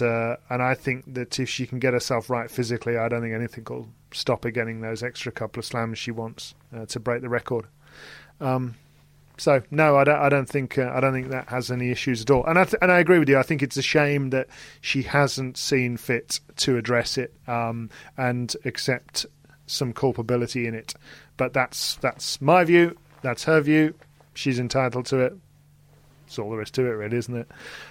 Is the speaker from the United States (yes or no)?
no; United Kingdom; I'm generally of a similar mentality, same background in terms of being British and not really understanding them, because we don't really have them culturally here as much